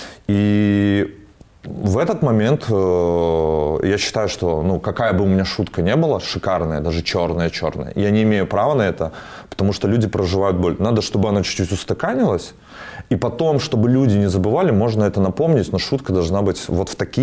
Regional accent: Belarus; я из Беларуси

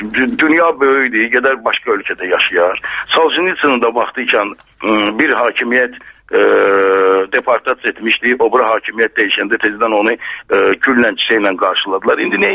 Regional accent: Baku, Azerbaijan; mən özüm 50-ci il. Biz əslən Bakılıyıq, bilirsiniz.

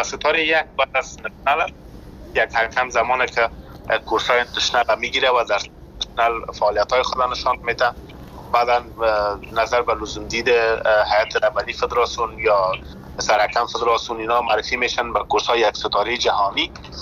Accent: Afghanistan; born there

